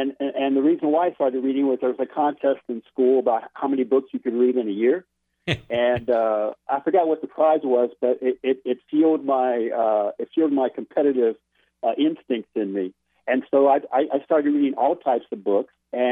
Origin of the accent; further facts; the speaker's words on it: San Antonio, Texas, United States; also born or lived in Corpus Christi, United States; I was based in Corpus Christi, Texas, which is about 200 miles south of San Antonio, my hometown.